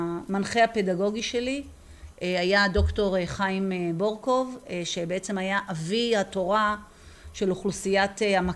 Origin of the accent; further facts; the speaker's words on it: Petah Tikva, Central District, Israel; also born or lived in Ramat HaSharon; עזבנו את רמת השרון כשאני הייתי בת 9. ההורים ככה רצו לתת איזשהו מרחב, איזשהו ככה חדרים נפרדים לכל אחד מהילדים. היה חשוב להם מאוד ככה שתהיה את הפרטיות. ובמחיר שהם מכרו והצליחו לקנות, זה היה דירה מאוד גדולה בפתח תקווה. עשינו לשם את המעבר.